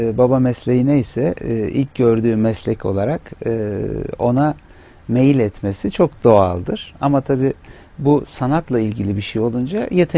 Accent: Ankara, Turkey; also born or lived in Istanbul; Ankara doğumluyum. Ankaralıyım, Ankara doğumluyum. Ankara Koleji'nde ilkokulu okuduktan sonra orta lise tahsilimi de İstanbul'da yaptık. Babamın mesleği dolayısıyla İstanbul'a yerleşmiştik ilkokulu bittikten

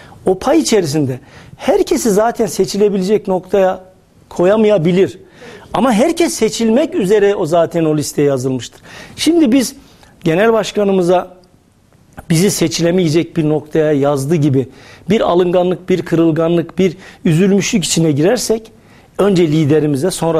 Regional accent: Ankara, Turkey; Annem Erzurum, babam Yozgatlıdır benim. Doğma büyüme Ankaralıyım ama aile yapımız, kökümüz, geçmişimiz böyle milliyetçi ve ülkücü camiaya yakın.

